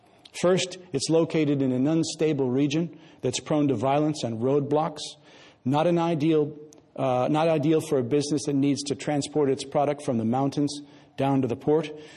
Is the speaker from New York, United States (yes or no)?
no; St. Louis, Missouri, United States; now in Boston, United States; from my hometown of St. Louis, and angel investors in the Boston area where I live now.